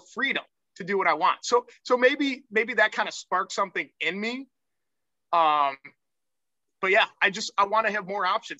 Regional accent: Clinton Township, Michigan, United States; I grew up in Clinton Township, Michigan.

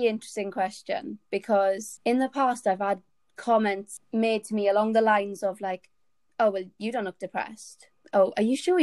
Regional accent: Wales, United Kingdom; I'm 23, I'm from Wales.

